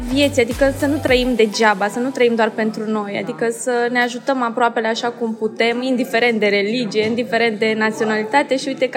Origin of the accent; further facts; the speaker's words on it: Romania; sunt unele momente în care sunt mândră că sunt româncă